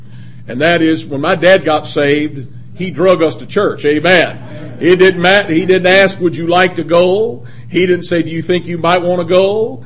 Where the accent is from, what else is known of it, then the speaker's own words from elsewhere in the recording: Detroit, Michigan, United States; I am from the Detroit area. That's where I was born and raised.